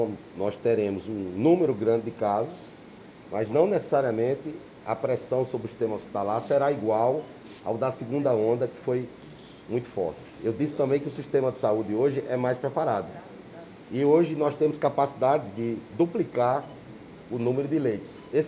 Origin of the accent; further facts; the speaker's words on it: João Pessoa, Paraíba, Brazil; born there; além de prefeito da cidade onde eu nasci, ele é um grande amigo meu